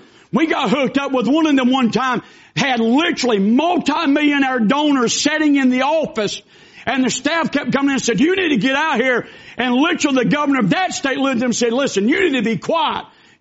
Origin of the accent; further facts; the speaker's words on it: Lakeland, Georgia, United States; I said, I'm from Lakeland, Georgia, South Georgia. I'm about 30 minutes from Florida.